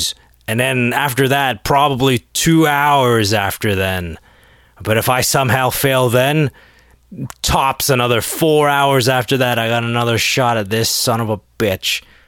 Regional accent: Canada; now in Australia; I'm just going to suck this up and carry on my day and not come home to Canada after the fire.

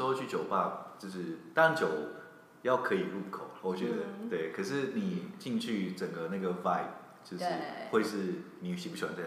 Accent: Taiwan; 我是来台自台湾什么什么

